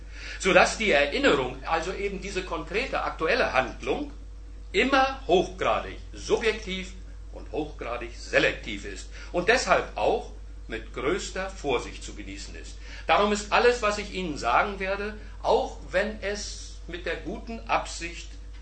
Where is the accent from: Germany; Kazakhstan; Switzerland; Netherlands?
Germany; East Germany; Ich bin ein Kind der DDR. Ich bin in der DDR aufgewachsen. Ich habe einen großen Teil meines Lebens in der DDR verbracht, habe dort gelebt und gewirkt in, wie es so hieß, in dem Arbeiter- und Bauernstaat